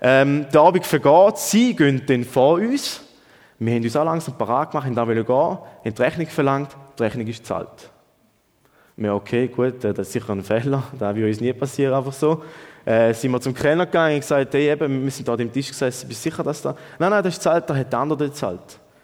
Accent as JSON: {"language": "German", "country": "Switzerland", "accent": "Swiss German", "said": "ich rede Schweizerdeutsch"}